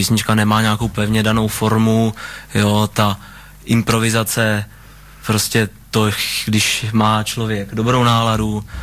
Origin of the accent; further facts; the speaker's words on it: Nymburk, Central Bohemian Region, Czechia; Já můžu o tom Nymburku říct akorát to, že to je moje rodné město, já ho mám strašně rád